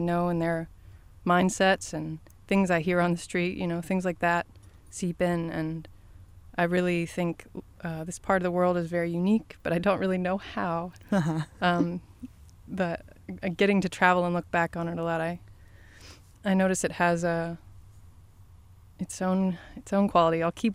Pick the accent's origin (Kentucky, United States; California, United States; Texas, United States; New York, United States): Kentucky, United States; Louisville; more current artists like … who was from my hometown